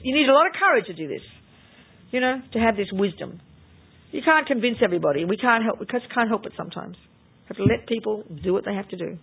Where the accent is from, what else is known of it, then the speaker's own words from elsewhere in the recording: Australia; I'm Australian. You see, we were allowed to be blunt.